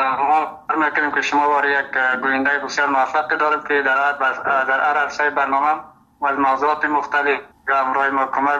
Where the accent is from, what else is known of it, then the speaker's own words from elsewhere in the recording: Afghanistan; first language Uzbek; Persian is a second language; حال زبانی مادری ما که است ازبکی است و زبان دری هم دیگه یک 80% دیگه تسلط داریم. خوب استیم و همچنان در پشتو هم یک 20% خوب است.